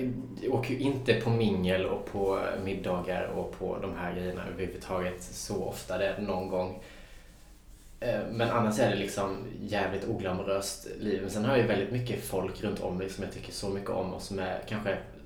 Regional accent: Värnamo, Jönköping County, Sweden; moved away as an adult; jag har inte varit hemma i Värnamo mer än en gång sedan jag flyttade för ett år sedan.

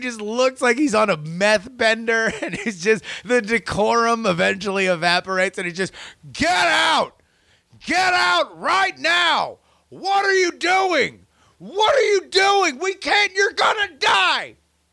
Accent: Florida, United States; I grew up in Florida. I understand hurricanes.

